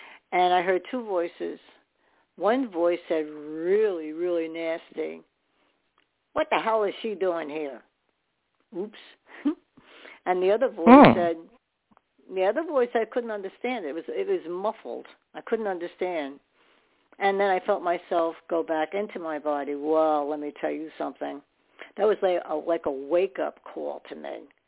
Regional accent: New York, United States; born there; See, they were all born in New York on that side. I was born in New York. So I remember good things from that, going into New York City

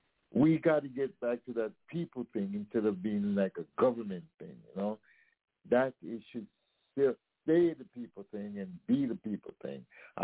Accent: Jamaica; born there; I am proud of that. Being Jamaican born, I'm proud of that.

